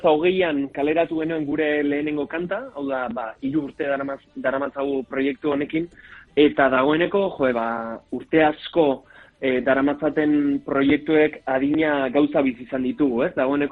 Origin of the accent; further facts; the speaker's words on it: Azkoitia, Basque Country, Spain; gu azkoitiarra gara, herri nahiko txikia da, ez, 12.000 biztanle gara, eta deno gara ezagunak elkarren artean